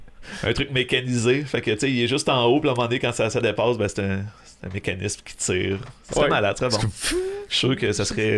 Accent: L'Ange-Gardien, Quebec, Canada; Non, sinon, ben, je viens de Québec, en fait, plus précisément de l'Ange-Gardien. Donc, sur la côte de Beaupré.

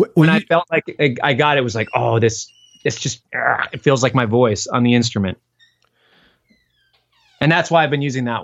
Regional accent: Minneapolis, Minnesota, United States; But again, I grew up in Minneapolis and … is everywhere.

